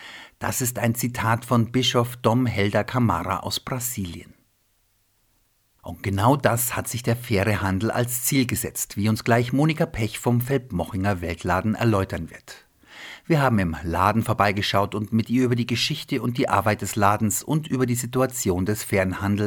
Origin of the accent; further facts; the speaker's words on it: Oberschleißheim, Bavaria, Germany; ich bin in Schleißheim aufgewachsen, in Oberschleißheim